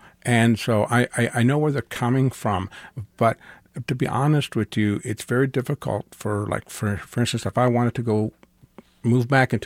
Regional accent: Kansas City, United States; born there; I was born here in Kansas City

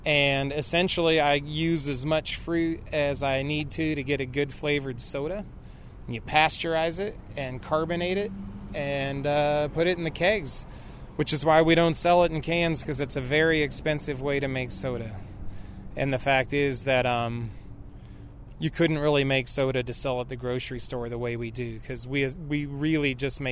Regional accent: Georgetown, Colorado, United States; born there; now in Paonia, United States; I was born in Georgetown, Colorado, which is a super tiny town on the other side of the Continental Divide.

